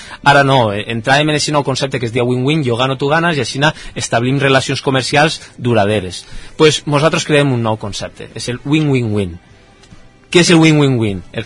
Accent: Oliva, Valencian Community, Spain; nosaltres, els que som d'Oliva, posar més en valor el que tenim

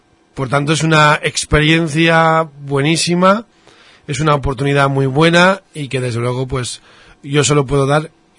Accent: Spain; Pero claro, de primeras ya soy el único español y seguramente pues tendré que hablar o inglés o preferentemente el italiano

